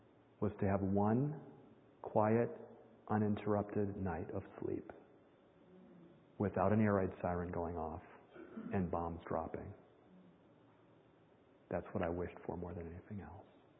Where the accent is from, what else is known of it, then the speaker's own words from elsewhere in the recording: Michigan, United States; But he grew up across the block from where I grew up, across the farm from where I grew up in Michigan.